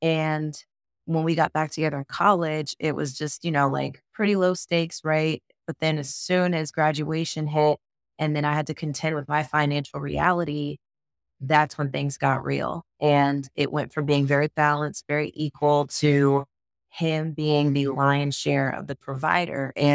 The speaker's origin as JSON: {"language": "English", "region": "the South", "country": "United States", "tie": "born or raised there", "said": "I was raised, you know, I grew up in the South. So everyone in my family, a lot of friends even married young, had kids young."}